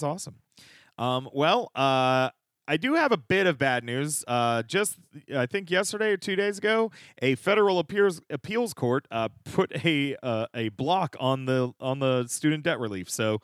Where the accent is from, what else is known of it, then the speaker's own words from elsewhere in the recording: Pennsylvania, United States; Like, so we're from Pennsylvania, Randy.